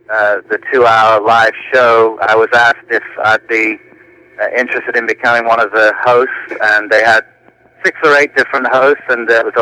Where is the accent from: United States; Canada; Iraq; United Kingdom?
United Kingdom; England; Well, I come from England